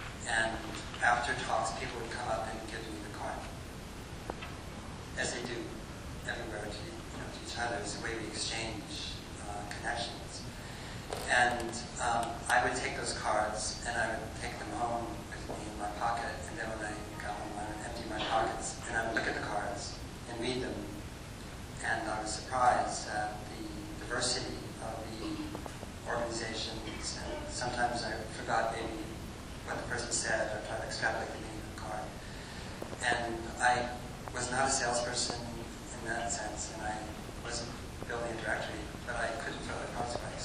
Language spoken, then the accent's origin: English; Berkeley, California, United States; So I started doing research, and I grew up in Berkeley. My father taught at the library, so I'm a little research rat.